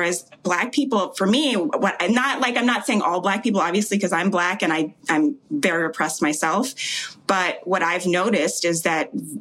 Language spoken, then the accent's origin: English; Jamaica; born there; I was born in Jamaica. My whole family is Jamaican